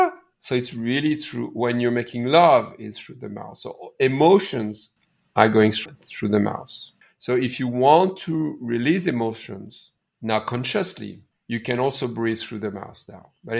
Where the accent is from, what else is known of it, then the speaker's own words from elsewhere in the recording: India; now in Canada; I'm from India. I'm a Canadian from Indian origin.